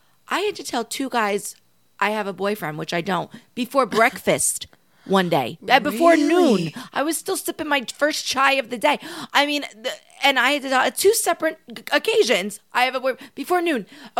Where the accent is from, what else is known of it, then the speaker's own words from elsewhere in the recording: New Jersey, United States; now in Los Angeles, United States; I grew up in Jersey, then I moved to LA.